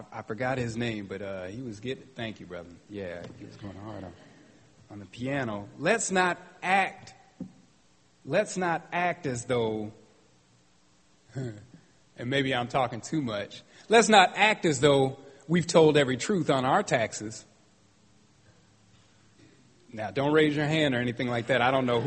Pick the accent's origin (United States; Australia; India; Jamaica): United States; Pacific Northwest; I told you I grew up in the Northwest where agriculture was the way that everybody made money.